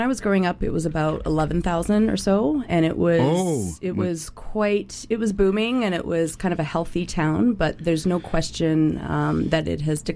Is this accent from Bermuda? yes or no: no; Kitimat, British Columbia, Canada; So I wasn't born, but I moved there with my parents when I was about two or three. So it's my hometown. It's where I grew up. It's where I graduated high school.